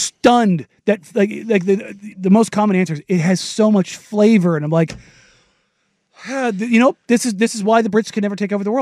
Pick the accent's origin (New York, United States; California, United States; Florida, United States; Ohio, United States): California, United States; Los Angeles; I grew up on Mexican food, shocking, from LA.